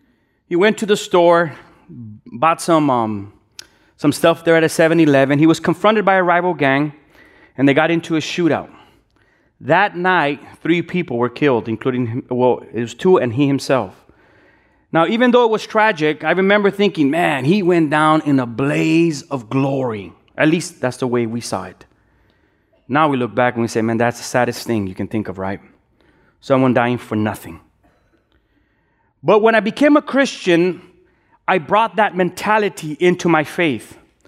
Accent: Los Angeles, California, United States; I am from South L.A. In South L.A., we have a different language than you guys. We speak ghetto-ish.

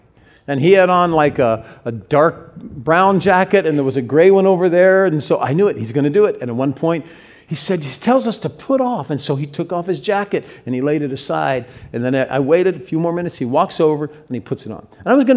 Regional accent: Cincinnati, Ohio, United States; That's my sister clapping. We're from Cincinnati.

